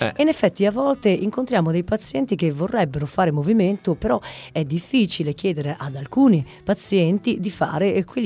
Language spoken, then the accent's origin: Italian; Trieste, Friuli-Venezia Giulia, Italy; nel centro principale Trieste, che è la mia città natale